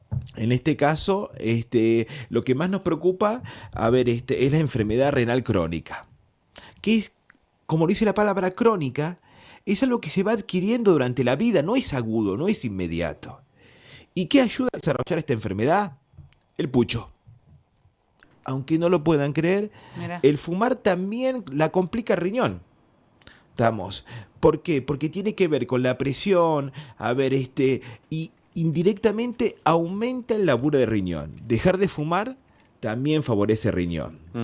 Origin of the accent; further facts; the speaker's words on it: Argentina; Como bueno argentino